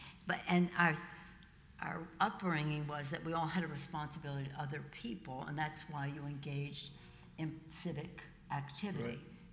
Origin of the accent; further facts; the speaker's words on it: Baltimore, Maryland, United States; I was born in Baltimore, in the Italian section where I grew up, where my parents died, where our family, that's who we were.